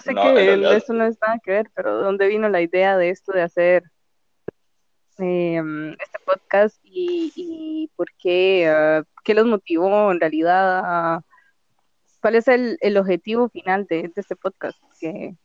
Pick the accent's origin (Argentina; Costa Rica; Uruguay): Costa Rica; moved away as an adult; En realidad, esto fue hace 4 años que me fui de Costa Rica. Me fui de Costa Rica porque estaba buscando nuevas oportunidades.